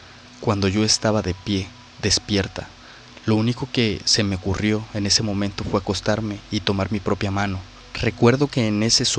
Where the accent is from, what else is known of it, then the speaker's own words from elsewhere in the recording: Tonalá, Jalisco, Mexico; Soy de Tonalá, Jalisco. Actualmente tengo 27 años.